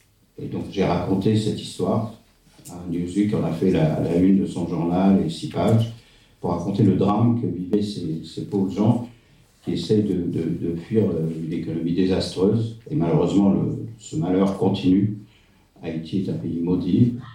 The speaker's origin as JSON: {"language": "French", "region": "Brittany", "country": "France", "said": "Alors moi, je suis breton"}